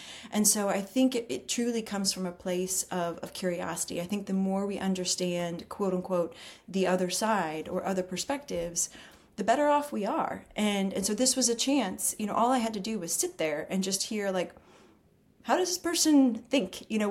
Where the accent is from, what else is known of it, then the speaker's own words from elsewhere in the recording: Texas, United States; I grew up in Texas. I grew up in a really red spot.